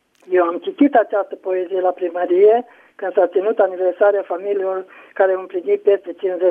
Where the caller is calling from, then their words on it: Hunedoara, Hunedoara County, Romania; sunt din nou din Hunedoara.